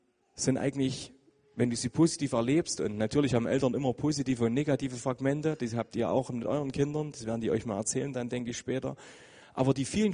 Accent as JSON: {"language": "German", "country": "Germany", "said": "ich bin halt Deutscher, das ist halt so"}